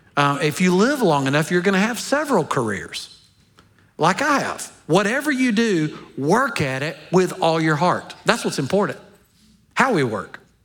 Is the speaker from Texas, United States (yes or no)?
no; Alabama, United States; I'm from Alabama. We didn't know how to act up there.